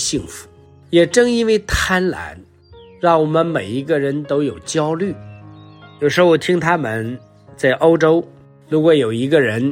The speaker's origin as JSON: {"language": "Chinese", "country": "China", "said": "我们中国人不行啊，今年500亩都卖完了"}